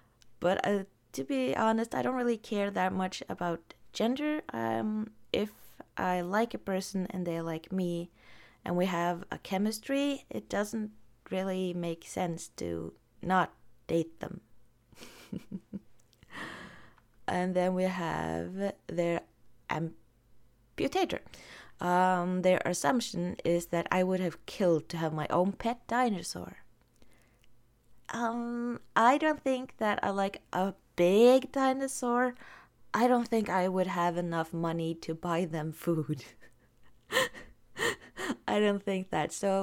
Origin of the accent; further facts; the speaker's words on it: Norway; first language Norwegian; English is a second language; No, thank you, but I am Norwegian. But that's a good compliment to get.